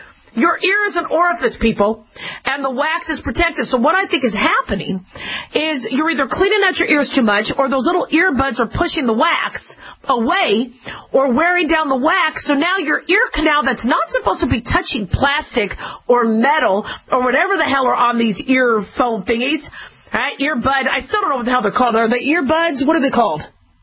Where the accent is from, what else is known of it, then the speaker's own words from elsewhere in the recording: Phoenix, Arizona, United States; also born or lived in Los Angeles, United States / Nevada, United States; I grew up in Phoenix, Arizona. I was born in L.A., grew up in Phoenix, and then I moved to Nevada, and I finished my school in Nevada, and then back to California, and then back to Nevada